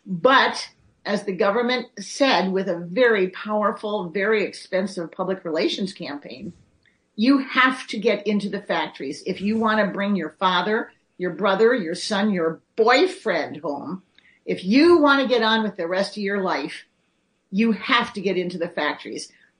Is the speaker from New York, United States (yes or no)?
no; Kenosha, Wisconsin, United States; also born or lived in Trenton / Lambertville; I was born in Trenton, Mm-hmm. Lived in Lambertville for 11 years and then grew up in Kenosha, Wisconsin.